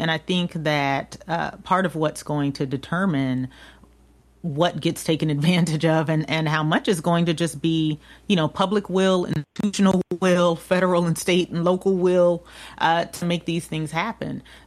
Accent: Albany, Georgia, United States; So I'm from a place called Albany, Georgia

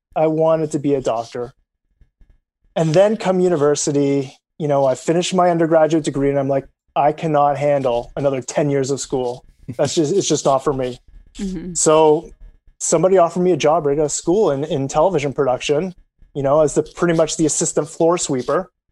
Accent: Canada

